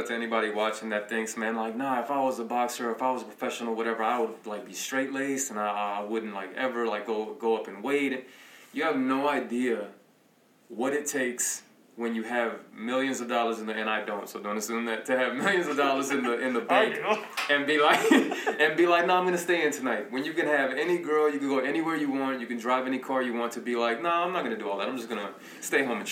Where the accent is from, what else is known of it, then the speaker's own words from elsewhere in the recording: Long Beach, California, United States; you know, I'm from Long Beach and, you know, L.A. and Long Beach were... We're Kobe Nation.